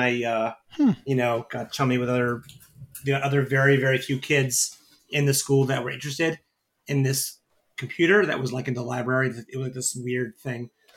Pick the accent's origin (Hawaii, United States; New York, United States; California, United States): New York, United States; Stony Brook; now in New York City, United States; And I went to SUNY Stony Brook, which is my hometown, for engineering.